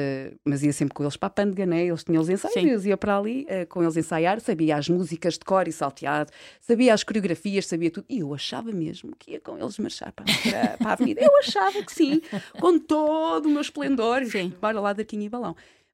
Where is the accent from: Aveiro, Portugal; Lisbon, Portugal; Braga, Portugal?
Lisbon, Portugal; E eu nasci num bairro, em Marvila.